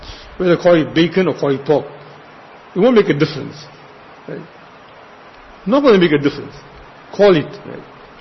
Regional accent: India; See, we came from India, came from the villages.

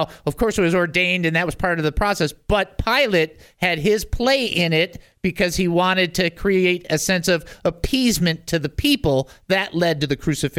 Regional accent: United States; And at that point, I remember as an American thinking, you know, you can't just keep picking on us.

